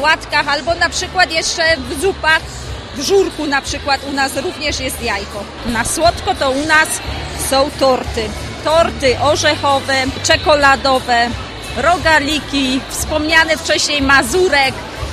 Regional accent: Kierpień, Opole Voivodeship, Poland; jesteśmy z Kierpnia

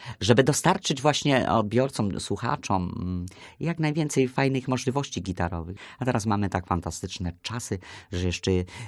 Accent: Jarnołtów, Opole Voivodeship, Poland; Pochodzę z miejscowości takiej małej. To jest piękna miejscowość położona tuż przy granicy z Czechami. Jest to Jarnołtów, to jest wieś. Tam stawiałem pierwsze kroki

